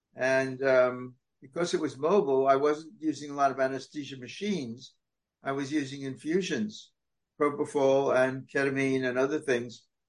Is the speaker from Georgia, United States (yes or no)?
no; Los Angeles, California, United States; Los Angeles.